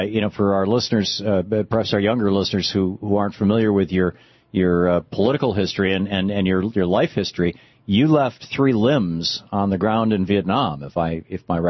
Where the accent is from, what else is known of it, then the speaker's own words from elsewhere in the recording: Michigan, United States; also born or lived in Atlanta / Vermont / New Hampshire / Portland, Oregon; now in Washington, D.C., United States; I grew up in the Midwest, in Michigan.